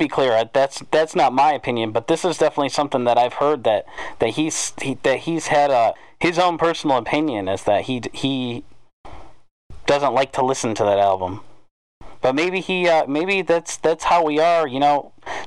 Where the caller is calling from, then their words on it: Rochester, New York, United States; I'm calling you from Rochester, New York.